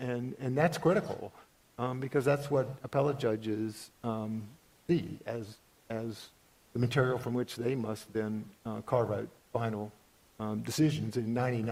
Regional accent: Rhode Island, United States; I don't want in my home state, Rhode Island, somebody from the West Coast

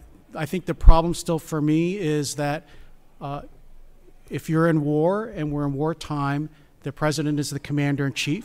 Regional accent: Philadelphia, Pennsylvania, United States; I'm from Philadelphia

